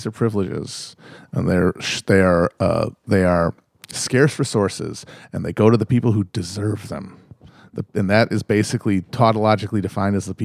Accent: Wisconsin, United States; Senator from my former state, my home state of Wisconsin, Ron Johnson, was speaking to a group of students.

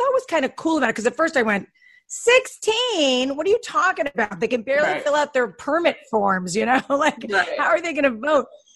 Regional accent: East Coast, United States; It's so true. I'm from the East Coast and I miss the seasons terribly.

